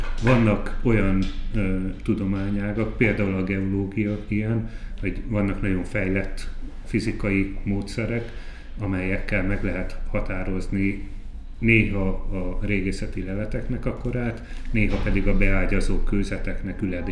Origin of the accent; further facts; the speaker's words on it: Veszprém, Veszprém County, Hungary; Veszprémben születtem, ott jártam gimnáziumba is